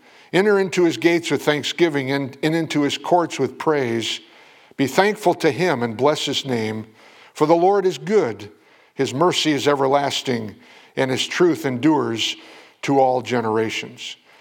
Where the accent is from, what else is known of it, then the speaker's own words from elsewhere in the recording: New England, United States; I'm from New England, but I've spent a lot of time in Massachusetts.